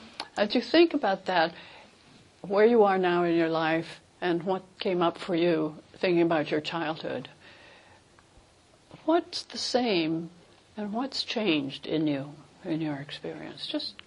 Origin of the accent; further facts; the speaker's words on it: New York City, New York, United States; born there; also born or lived in Chile / California; The first decade of my life, I was born in New York, actually, but my parents were living in Chile. My mother went to New York because she'd had difficulty with my sister's birth.